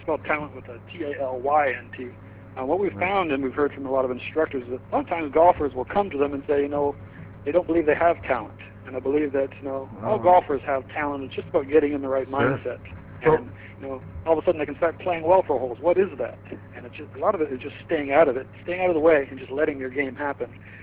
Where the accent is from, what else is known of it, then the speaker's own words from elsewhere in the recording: Canada; I'm Canadian.